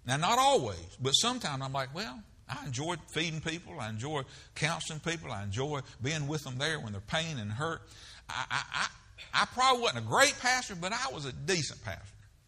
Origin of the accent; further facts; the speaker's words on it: the South, United States; I'm from the South too, brother.